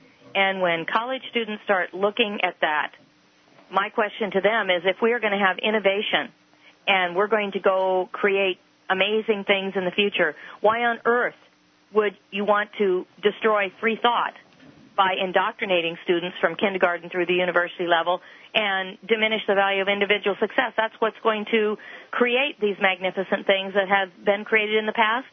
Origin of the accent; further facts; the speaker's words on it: Oregon, United States; And Oregon, of course, I'm from Oregon